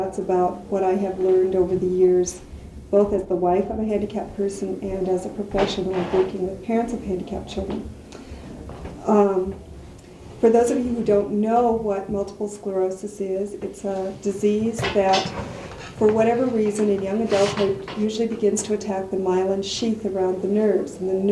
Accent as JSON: {"language": "English", "region": "Montana", "country": "United States", "tie": "born or raised there", "said": "I was born and raised in Montana. I still live in Montana. I grew up on a farm."}